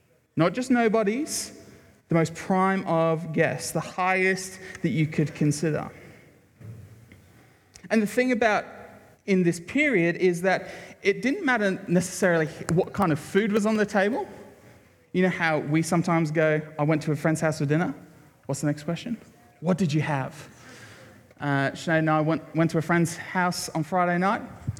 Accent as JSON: {"language": "English", "country": "United Kingdom", "said": "I'm British, so we just wouldn't say anything."}